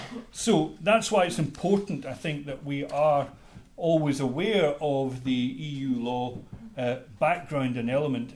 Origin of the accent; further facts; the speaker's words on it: United Kingdom; because I come from the United Kingdom